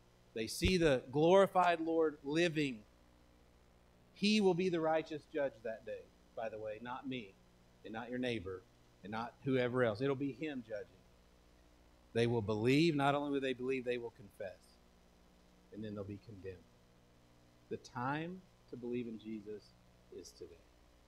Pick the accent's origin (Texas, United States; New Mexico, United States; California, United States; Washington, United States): Texas, United States; Maybe not yee-haw. I'm from Texas. What do y'all shout here?